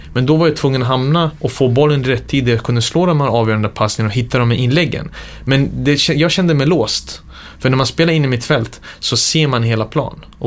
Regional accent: Sarajevo, Federation of Bosnia and Herzegovina, Bosnia & Herzegovina; also born or lived in Belgrade, Serbia; jag är född i Belgrad, men jag är uppvuxen i Sarajevo.

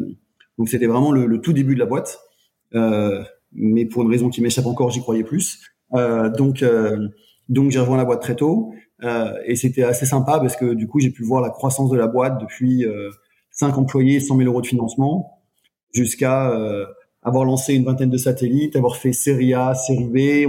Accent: France; Moi, je suis Français

